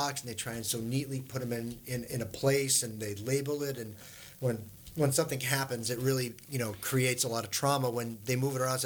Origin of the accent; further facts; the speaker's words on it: New England, United States; New England.